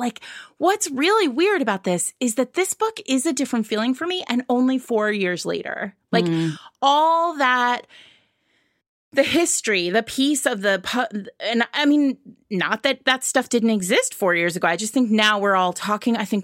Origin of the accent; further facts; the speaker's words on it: Rhode Island, United States; very Italian Catholic, in what we refer to as an Italian Catholicism, because like of where I grew up in Rhode Island, which is a largely Catholic